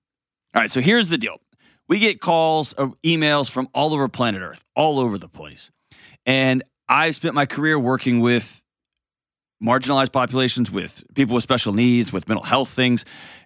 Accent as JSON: {"language": "English", "town": "Houston", "region": "Texas", "country": "United States", "tie": "born or raised there", "said": "Let's go out to my hometown, H-Town, and talk to Michael."}